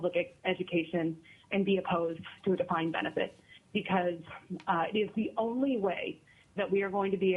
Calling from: Cordova, Alaska, United States; I'm calling from Cordova. I've been teaching for 15 years

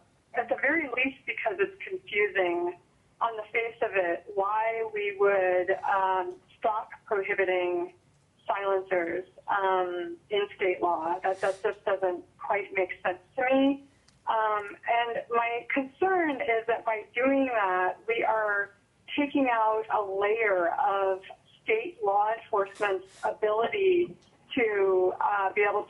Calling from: Anchorage, Alaska, United States; I'm calling from Anchorage.

